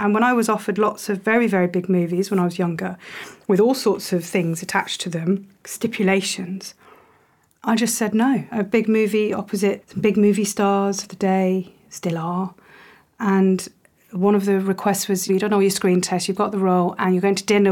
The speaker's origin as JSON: {"language": "English", "country": "United Kingdom", "said": "I'm British, but I don't feel very English. My family were Polish, Irish."}